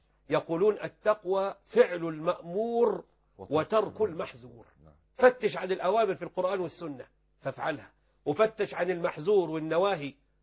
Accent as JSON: {"language": "Arabic", "region": "Upper Egypt", "country": "Egypt", "said": "جوزها عندنا في الصعيد"}